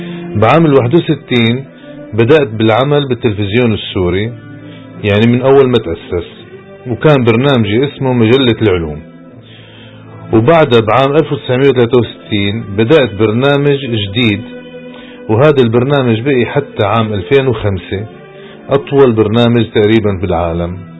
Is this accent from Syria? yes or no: yes; Damascus, Damascus Governorate, Syria; born there; ولدت بدمشق عام 1922، والتحقت أنا بالصف العاشر مدرسة الطيران برياء بلبنان، وتخرجت منها عام 1942 كميكانيكي طائرات.